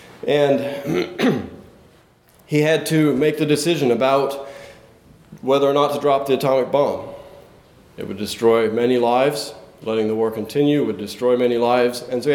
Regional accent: Ohio, United States; from Ohio.

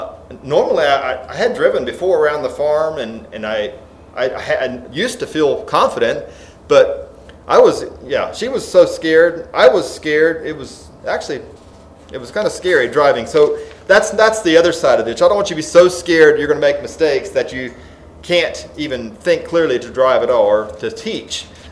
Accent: Whiteville, Tennessee, United States; When I grew up in Whiteville, Tennessee, there was in the church house

